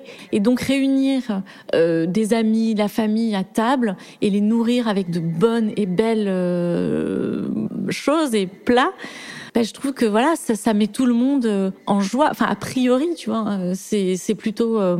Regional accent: Toulouse, Occitanie, France; moi, j'ai grandi à Toulouse, dans une maison avec un jardin.

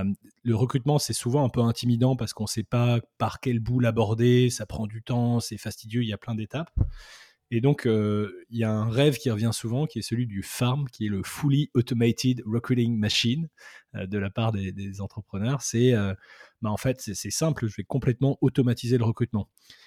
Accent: Bordeaux, Nouvelle-Aquitaine, France; also born or lived in Madagascar / Paris; Moi, je suis bordelais d'origine. J'ai grandi à Bordeaux. J'ai passé une partie de mon enfance à l'étranger, à Madagascar. Et puis ensuite, j'ai fait des études, j'ai étudié à Paris.

